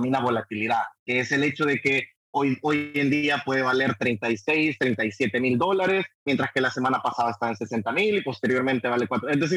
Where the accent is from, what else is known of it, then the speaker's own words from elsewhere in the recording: El Salvador; moved away; Saludo a todos los que nos están escuchando en El Salvador, desde acá, extrañando un poco mi tierra, mi patria, ¿no?